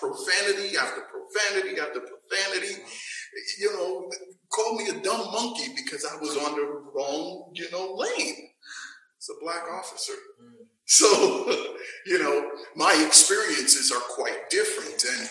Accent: New York, United States; as a man growing up in Harlem, either I was just blind or ignorant, but I never had any racist interaction necessarily with people.

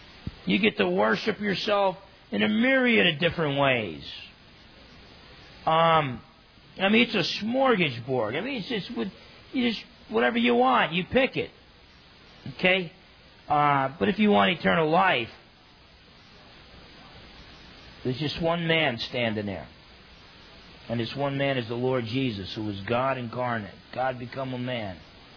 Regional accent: New Jersey, United States; I grew up in New Jersey. Men don't cry.

